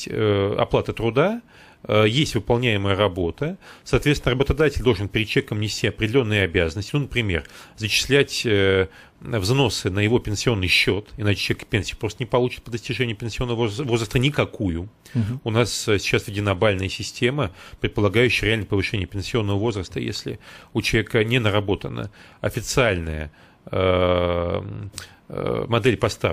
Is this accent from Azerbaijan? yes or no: no; Astrakhan, Astrakhan Oblast, Russia; я южанин, то есть я астраханец